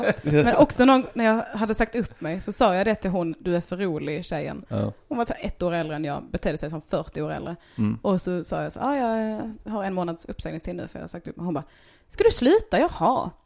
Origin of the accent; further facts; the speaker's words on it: Hässleholm, Skåne, Sweden; also born or lived in Bjärnum; Men jag växte upp i Bjärnum och Hässleholm och sådär. Och jag jobbade ju flera år i Hässleholm.